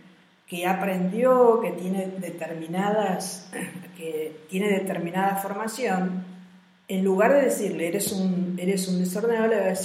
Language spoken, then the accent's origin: Spanish; Argentina; Yo soy argentina.